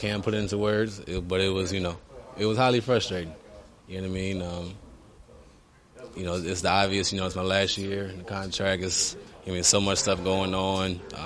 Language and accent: English; Cleveland, Ohio, United States; Growing up in Cleveland, all I know is Cleveland.